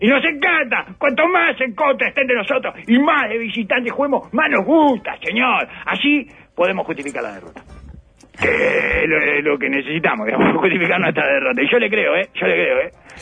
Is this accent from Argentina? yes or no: no; Uruguay; yo soy más uruguayo que judío